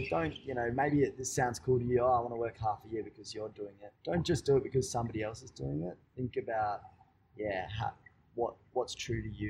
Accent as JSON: {"language": "English", "town": "Perth", "region": "Western Australia", "country": "Australia", "tie": "born or raised there", "said": "my hometown's Perth, and I work with a guy from Perth"}